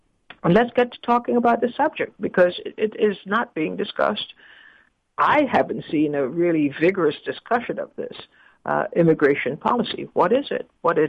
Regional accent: Trinidad & Tobago; when I was growing up in Trinidad, I actually felt like an immigrant in my own country

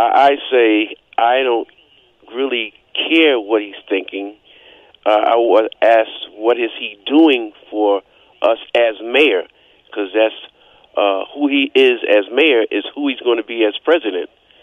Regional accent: Brooklyn, New York, United States; and I'm from Brooklyn, and I see gentrification, high-rise buildings downtown Brooklyn going to reach the sky

